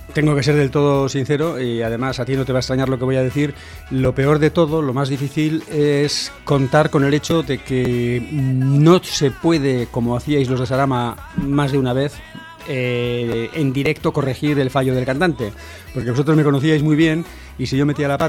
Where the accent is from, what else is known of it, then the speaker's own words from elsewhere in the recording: Santurce, Basque Country, Spain; soy de Santurce, Santurce Aldea Guay